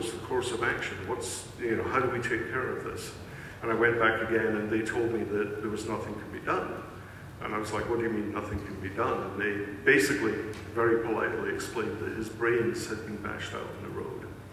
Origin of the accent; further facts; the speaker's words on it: Scotland, United Kingdom; We have family, I'm from Scotland, we have family all over the world.